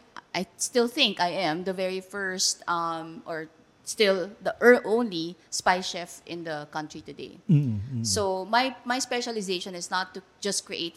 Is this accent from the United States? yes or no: no; Central Luzon, Philippines; I'm from Pampanga. I hail from Pampanga. I love my Kapampangan heritage.